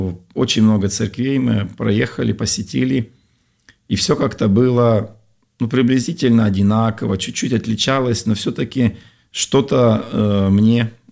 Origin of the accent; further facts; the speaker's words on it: Chelyabinsk, Chelyabinsk Oblast, Russia; moved away; я уехал из Челябинска в апреле месяце, в Санкт-Петербург приехал в августе.